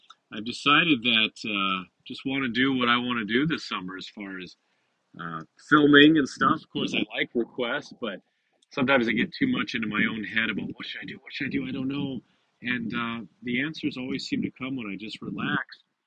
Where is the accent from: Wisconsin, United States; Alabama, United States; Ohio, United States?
Wisconsin, United States; La Crosse; my beautiful home state, my home country, my home area of Wisconsin, the La Crosse, Wisconsin area.